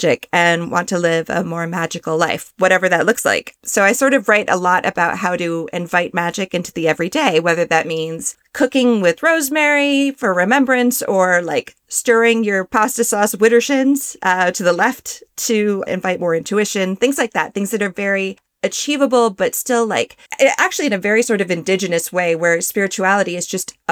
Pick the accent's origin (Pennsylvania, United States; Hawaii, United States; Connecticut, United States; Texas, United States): Hawaii, United States; Like when I would tell people that I'm actually Hawaiian, I do know these things.